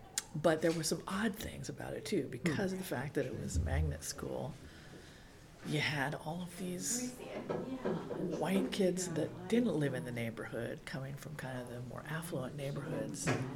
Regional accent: Tacoma, Washington, United States; And so, you know, I would say growing up in Hilltop definitely put me there, you know.

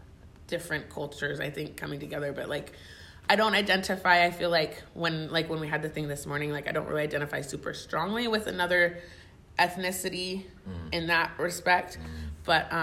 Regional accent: Tennessee, United States; also born or lived in Oregon; So I was born in Oregon, but I grew up in Tennessee.

